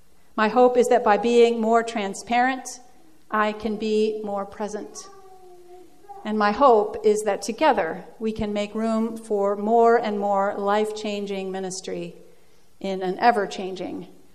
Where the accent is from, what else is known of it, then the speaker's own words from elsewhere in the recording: Netherlands; now in United States; I'm Dutch, I'm American